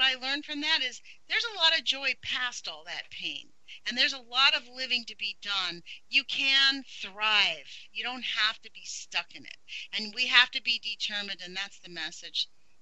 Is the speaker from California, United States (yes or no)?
yes; Los Angeles, California, United States; moved away as an adult; now in Oregon, United States; I come from Los Angeles. I'd never actually eaten a plant off of a tree before I came to Oregon.